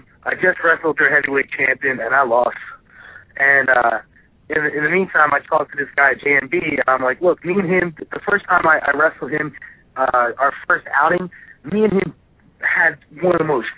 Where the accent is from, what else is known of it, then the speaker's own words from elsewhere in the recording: Deptford, London, United Kingdom; And as soon as the promoter found out I was from Deptford, he was like, bam, come on, kid, come on down and wrestle for us.